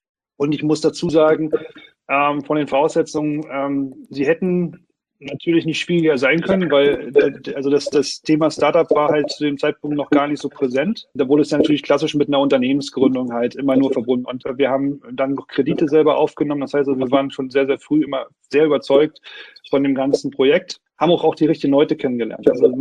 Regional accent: Brandenburg, Germany; born there; bin 38 Jahre alt, gebürtig aus Brandenburg

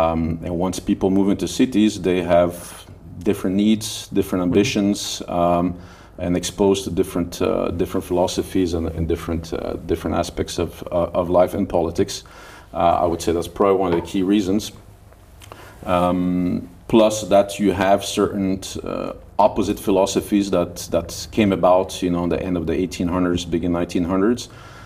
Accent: Sweden; I grew up in Sweden

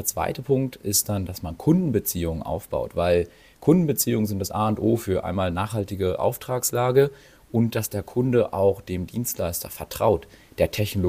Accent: Berlin, Germany; ich bin selber auch aus der Gegend von Berlin

